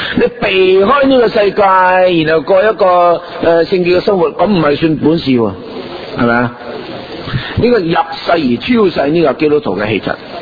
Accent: Guangdong, China; 所以我们广东人叫盐叫做什么

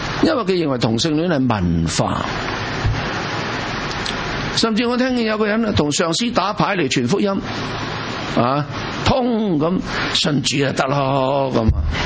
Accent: China; 我们中国人的文化是这样的嘛，死不死？

